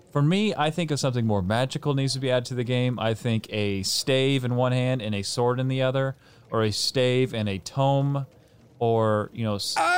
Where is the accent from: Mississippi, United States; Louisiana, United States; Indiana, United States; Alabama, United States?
Indiana, United States; We're both from Indiana.